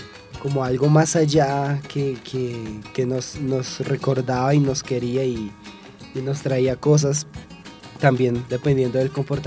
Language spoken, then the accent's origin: Spanish; Ibagué, Tolima, Colombia; Yo soy de Ibagué, en Tolima.